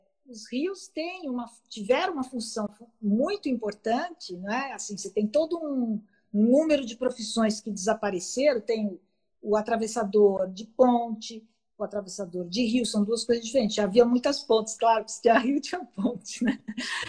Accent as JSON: {"language": "Portuguese", "region": "São Paulo", "country": "Brazil", "said": "e também porque eu sou de São Paulo."}